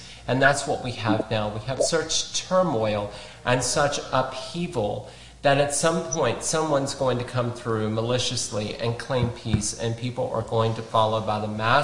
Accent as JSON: {"language": "English", "region": "Minsk", "country": "Belarus", "tie": "born or raised there", "moved": "yes", "lives_now": "United States", "said": "because I, while I'm an American, I did grow up and I was born in Minsk in Russia, Belarus. And so I have family members that are still in that area"}